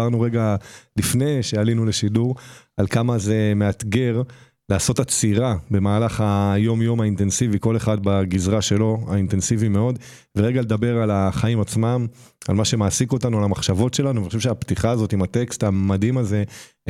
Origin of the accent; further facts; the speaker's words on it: Ein Gedi, Southern District, Israel; נולדתי וגדלתי בעין גדי